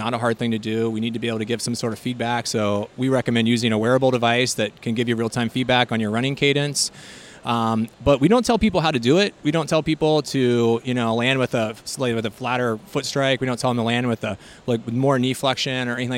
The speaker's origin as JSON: {"language": "English", "region": "Colorado", "country": "United States", "tie": "born or raised there", "also_born_or_lived": "Ohio", "said": "I'm originally from Colorado. And so I grew up in Western Colorado, and then I went to Ohio University."}